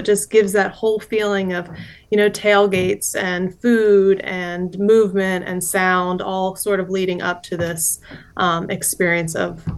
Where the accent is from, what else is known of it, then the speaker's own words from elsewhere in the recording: Dover, Delaware, United States; nostalgic memories for me of growing up in Dover, hearing Del State's marching band playing as you're, you know, driving down 13. I could hear it from my parents' house growing up